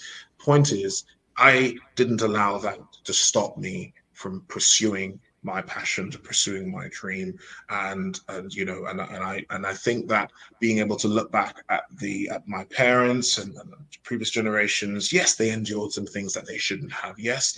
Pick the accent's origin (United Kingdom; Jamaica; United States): Jamaica; when we were children in Jamaica, I mean, growing up in Jamaica